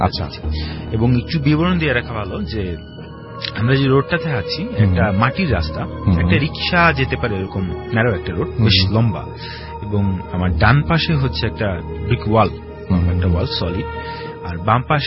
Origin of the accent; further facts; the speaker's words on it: Tangail, Dhaka Division, Bangladesh; ঘটনার শুরুর আগে বলি, আমার বেড়ে ওঠা হচ্ছে টাঙ্গাইল শহরে, টাঙ্গাইলে। সো একটা মফস্বল শহরে বড় হওয়ার ফলে আমি শহরে এবং গ্রামীণ দুটো জীবনের টেস্টই পেয়েছি